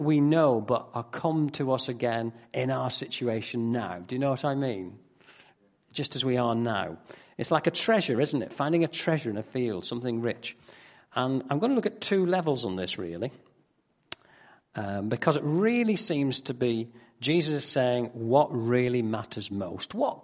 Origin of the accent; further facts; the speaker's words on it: Northern Ireland, United Kingdom; also born or lived in Macclesfield, England; I was brought up in Northern Ireland. I said I was born in Macclesfield.